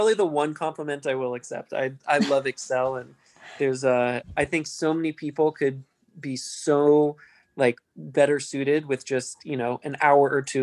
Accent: Maryland, United States; now in Seattle, United States; a lot of my friends out here in Seattle think I'm from Pennsylvania, not from Maryland.

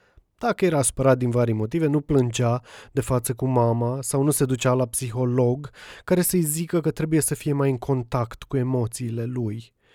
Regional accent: Piatra Neamț, Neamț County, Romania; sunt un moldovean din Piatra Neamț, cu părinți fără studii superioare, muncitor în fabrică

